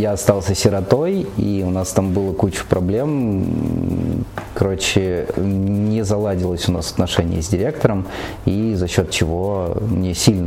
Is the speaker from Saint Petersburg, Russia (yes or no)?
no; Orenburg, Orenburg Oblast, Russia; also born or lived in Orsk; Родился я в Орске, уехал в Оренбург в интернат, учился там, потом вот остался надолго в Оренбурге, ну и с Оренбурга что-то меня мотает теперь.